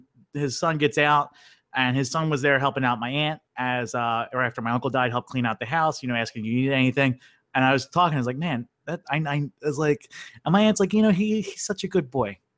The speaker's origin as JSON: {"language": "English", "town": "Philadelphia", "region": "Pennsylvania", "country": "United States", "tie": "born or raised there", "said": "You know, I grew up in the Philadelphia area"}